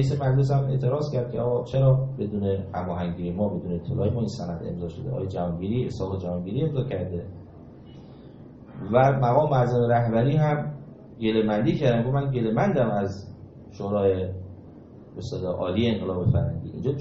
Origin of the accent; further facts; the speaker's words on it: Iran; و استاد اومد بعد فهمید من ایرانیم